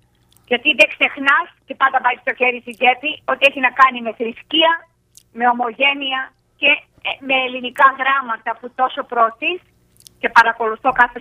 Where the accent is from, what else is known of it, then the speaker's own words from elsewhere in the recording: Greece; Γιατί και εγώ είμαι Ελληνίδα μέχρι κόκαλο που λένε.